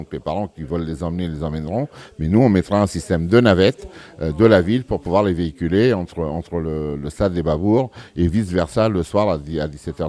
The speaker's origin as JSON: {"language": "French", "country": "Portugal", "said": "j'ai une double nationalité. Je suis portugais"}